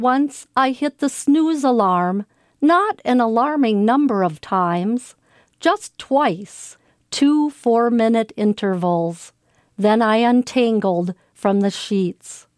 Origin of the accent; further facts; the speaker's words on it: Brainerd, Minnesota, United States; I'm from Brainerd, Minnesota